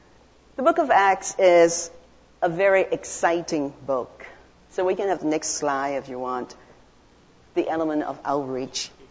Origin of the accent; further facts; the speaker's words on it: Calgary, Alberta, Canada; Well, even though my hometown was in Calgary